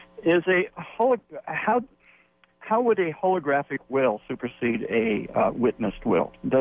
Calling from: Los Altos, California, United States; And by the way, I'm calling from Los Altos, so I have her.

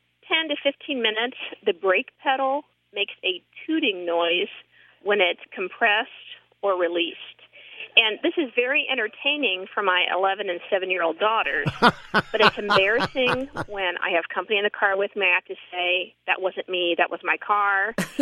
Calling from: Indiana, United States; I'm calling from Indiana.

